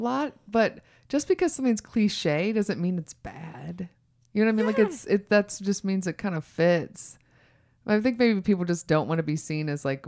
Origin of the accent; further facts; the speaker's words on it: Georgia, United States; I am from Georgia.